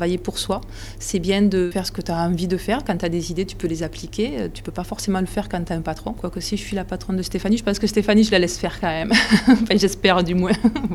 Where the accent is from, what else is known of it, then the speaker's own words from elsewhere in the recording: Saint-Affrique, Occitanie, France; Sainte-Afrique, parce que je suis de Sainte-Afrique depuis plusieurs générations. Non, mais je suis bien ici, moi, en Aveyron, c'est chouette.